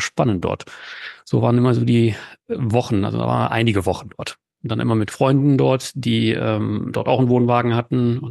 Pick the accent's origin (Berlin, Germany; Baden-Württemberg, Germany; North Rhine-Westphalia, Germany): North Rhine-Westphalia, Germany; Heinsberg; now in Aachen, Germany; Hier in Aachen, also da, wo ich herkomme, nähe Aachen, bin ich aufgewachsen. Heinsberg ist so ein kleines Dörfchen. Inzwischen wohne ich in Aachen seit 7 Jahren.